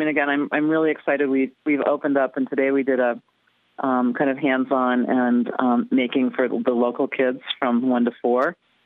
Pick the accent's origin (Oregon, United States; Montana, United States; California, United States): California, United States; I'm from California and Bay Area, and so we have, we're kind of used to this